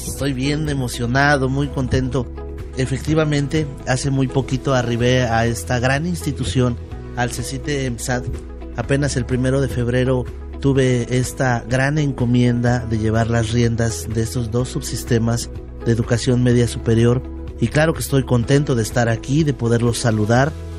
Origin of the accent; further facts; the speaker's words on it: Tlaxcala, Mexico; born there; yo nací aquí en Tlaxcala capital, en un pueblito hermoso que se llama San Lucas Cuautelulpan, a 5 minutos de aquí de las escalinatas donde nos encontramos.